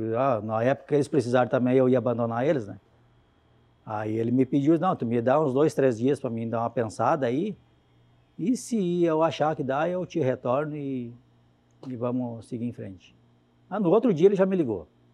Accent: São Luís Gonzaga, Rio Grande do Sul, Brazil; moved away; eu sou da região das Missões, né? Eu sou natural de São Luís Gonzaga, aonde tem uma região bastante avançada, assim. Hoje nem tanto, mas há 20 e poucos anos atrás, quando eu saí de lá

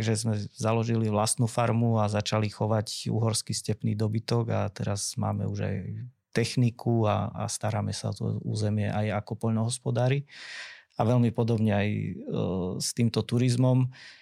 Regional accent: Poprad, Prešov Region, Slovakia; Ja ako Popračan, ktorý som vyrastal v Poprade a na Spiši vyrastal, tak viem porovnať ešte rozdiely aj medzi nami.

